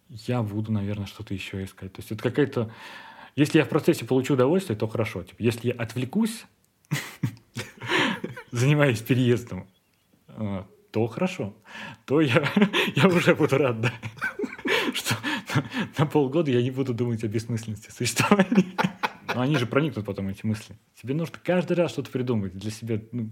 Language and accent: Russian; Russia; Я, да, я из России